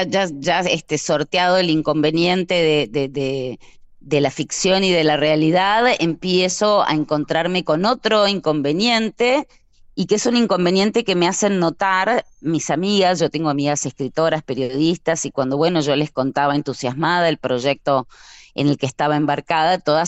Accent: Argentina; más allá de que yo soy autora argentina

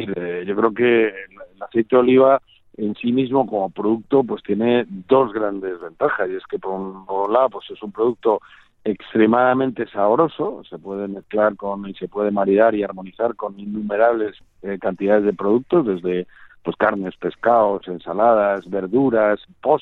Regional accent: Jaén, Andalusia, Spain; que somos de Jaén, aquí de Andaluces.

